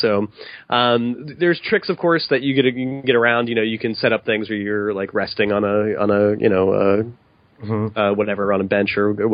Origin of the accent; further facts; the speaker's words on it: Ohio, United States; I'm from Ohio originally